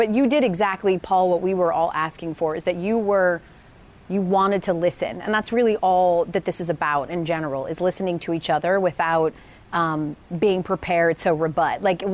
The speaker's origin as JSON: {"language": "English", "region": "Georgia", "country": "United States", "said": "You know, I know I'm from Georgia."}